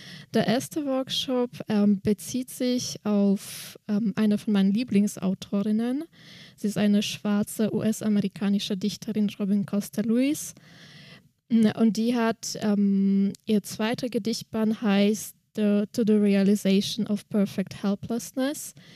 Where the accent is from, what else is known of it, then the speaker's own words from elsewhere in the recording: Slovakia; first language Slovak; German is a second language; weil in meiner Muttersprache, also ich komme aus der Slowakei, heißt Poesiealbum